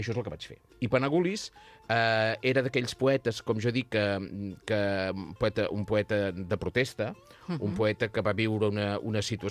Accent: Empúries, Catalonia, Spain; Nosaltres som cristians, a tradició, però que els déus grecs a vegades... jo que vinc d'Empúries, a més allà encara hi són.

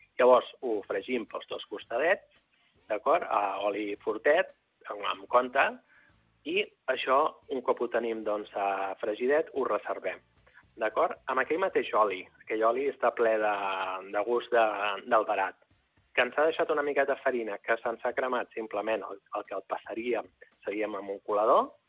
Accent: El Vendrell, Catalonia, Spain; soc del Baix Penedès, el Vendrell

